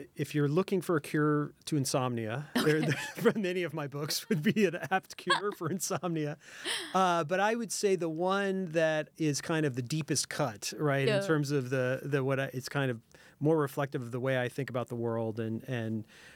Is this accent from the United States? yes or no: yes; Nebraska, United States; I grew up in Nebraska. I didn't grow up really thinking about the broader world.